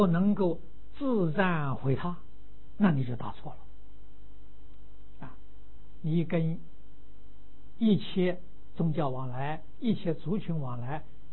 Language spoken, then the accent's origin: Chinese; China; 我们中国人遇到外国吃西餐，我们赞叹他。那你为什么不天天吃西餐呢？习惯不一样，这个中餐吃习惯了。